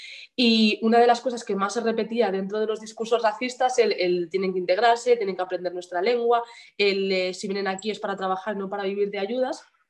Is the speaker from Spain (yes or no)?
yes; Spain; yo, mi hermano, mis primos, todos somos españoles de nacimiento, tenemos nacionalidad española